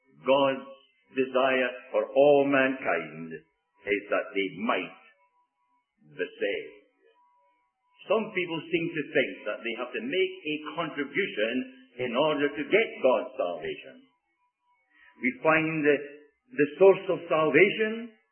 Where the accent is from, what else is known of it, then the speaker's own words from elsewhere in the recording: Edinburgh, Scotland, United Kingdom; the captain was from Glasgow and I was from Edinburgh. And we were the only two Scotsmen aboard that ship.